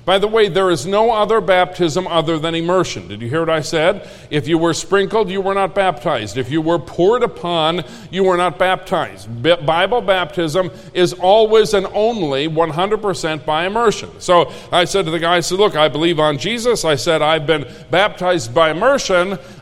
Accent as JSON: {"language": "English", "region": "Minnesota", "country": "United States", "tie": "born or raised there", "said": "Now, where I grew up in Minnesota, the confusion was rife in Minnesota as to this point"}